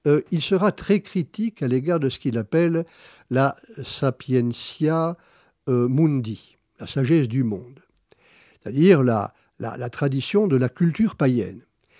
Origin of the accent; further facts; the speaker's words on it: Bordeaux, Nouvelle-Aquitaine, France; accent: Bordeaux; je suis bordelais moi aussi